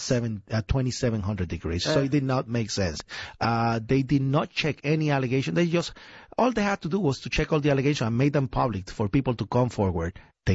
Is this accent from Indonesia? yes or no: no; Puerto Rico; born there; I was born in Puerto Rico. It's an island in the Caribbean. Yeah. That is a colony of the United States.